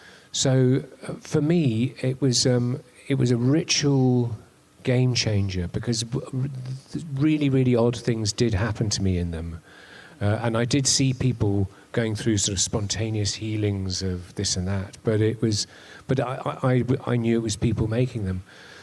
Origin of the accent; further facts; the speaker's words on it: Totnes, South West England, United Kingdom; I come from Totnes.